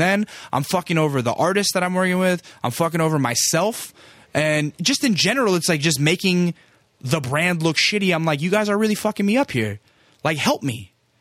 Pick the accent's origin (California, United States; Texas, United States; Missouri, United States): Texas, United States; San Antonio; born there; I was born in San Antonio.